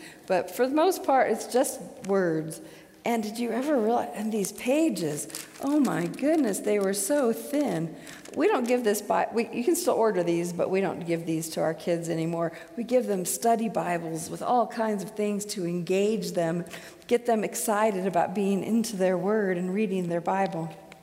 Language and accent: English; Midwest, United States; But I grew up in the Midwest, in the Methodist Church